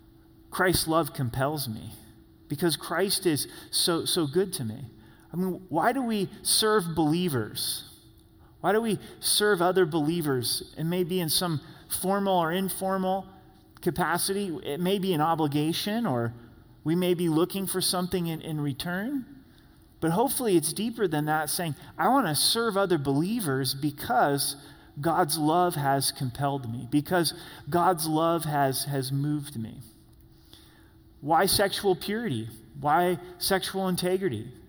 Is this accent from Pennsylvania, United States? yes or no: no; Oregon, United States; We grew up in Southern Oregon, and you mow the lawn a lot there, a lot more than Colorado.